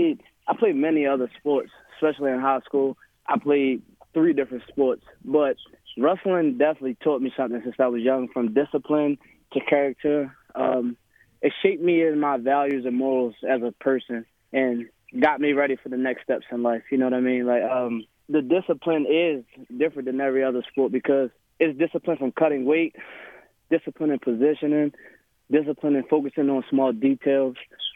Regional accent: Baltimore, Maryland, United States; now in Morganfield, United States; So, actually, I'm actually down in Morganfield, Kentucky. I'm from Baltimore City

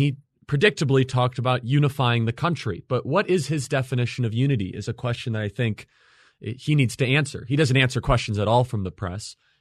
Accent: United States; I'm an American first.

